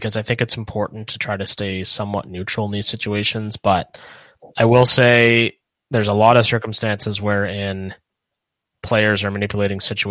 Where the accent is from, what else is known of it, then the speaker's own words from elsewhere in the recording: Moncton, New Brunswick, Canada; Right here in my hometown.